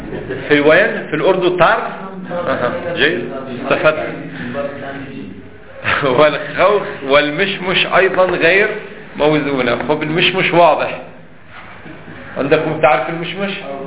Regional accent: Lebanon; مثلا عندنا في لبنان في القمح يوجد كيل مخصوص يقال له المد

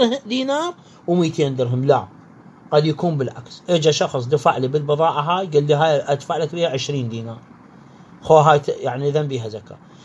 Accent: Iraq; يستعملوا عندنا بالعراق بكثرة.

